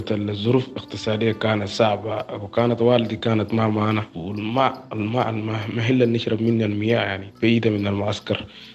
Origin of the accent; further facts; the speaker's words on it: Egypt; moved away; كانت الهجرة من مصر إلى ليبيا إلا كان عن طريق تهريب. وخلاص دفعت فلوس التهريب وانتقلت من القاهرة إلى اسكندرية